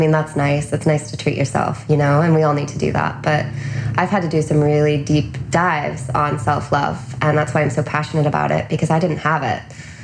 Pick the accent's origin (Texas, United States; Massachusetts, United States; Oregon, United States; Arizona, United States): Oregon, United States; I'm from Oregon and I'm not used to like the big dazzling city